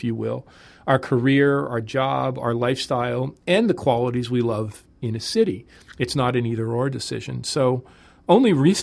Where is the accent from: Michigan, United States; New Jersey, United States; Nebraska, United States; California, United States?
New Jersey, United States; Newark; also born or lived in New York / Boston; I grew up in the Newark, New Jersey area. I won't talk about specific cities within that, but Newark, New Jersey.